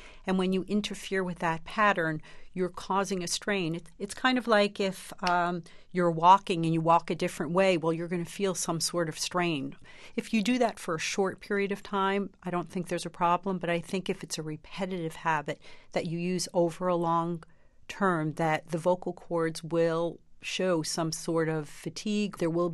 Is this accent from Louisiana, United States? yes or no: no; New Jersey, United States; I grew up in New Jersey. I had very nasal vowels. My R's were not very strong.